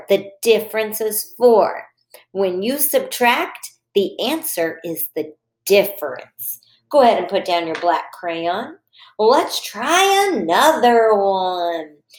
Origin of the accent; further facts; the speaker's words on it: Texas, United States; accent: Texas; I might have to bring out my Texas accent because we're down on the farm.